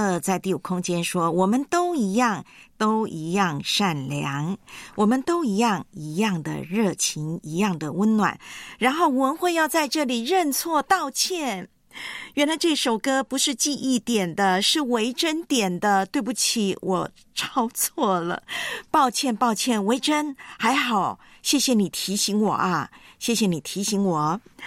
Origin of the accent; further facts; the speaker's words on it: Taiwan; 因为它来自我的老家，我的故乡台湾。